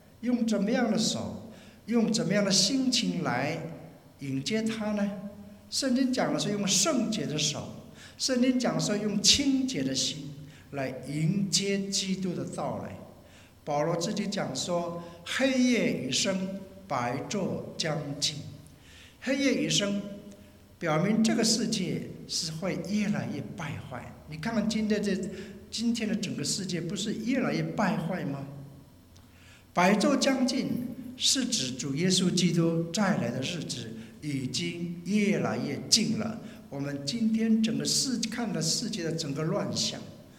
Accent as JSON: {"language": "Chinese", "country": "China", "said": "我们是中国人，我们对自己的同胞是不是有这样的一个欠债感呢？"}